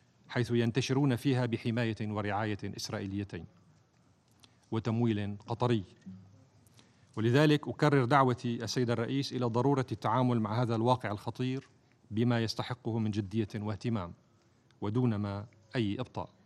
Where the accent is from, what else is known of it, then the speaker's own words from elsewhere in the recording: Syria; وفي هذا المجال تؤكد بلادي سوريا